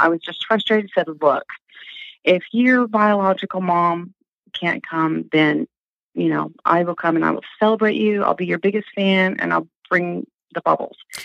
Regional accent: Oklahoma, United States; By that I mean born and raised in Oklahoma and raising two sons in a conservative state, in a conservative church.

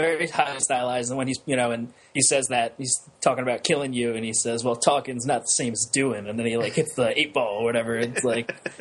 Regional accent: England, United Kingdom; But just as an English person, an right, English master.

